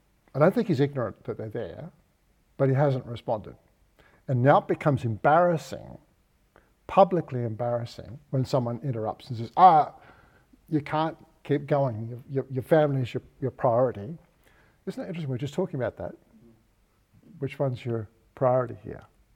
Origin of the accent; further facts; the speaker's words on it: Australia; So I am an Australian, and I have an allegiance to Australia because it's my country.